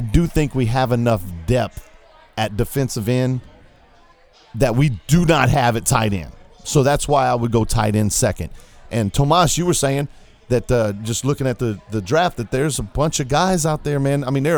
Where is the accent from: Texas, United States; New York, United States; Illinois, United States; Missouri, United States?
Missouri, United States; You know me, man. I'm from Missouri. It's the show-me state.